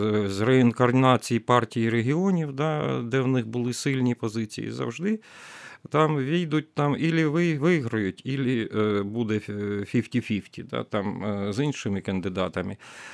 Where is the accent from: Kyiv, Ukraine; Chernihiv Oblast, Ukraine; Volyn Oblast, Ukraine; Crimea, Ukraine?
Crimea, Ukraine; я як кримчанин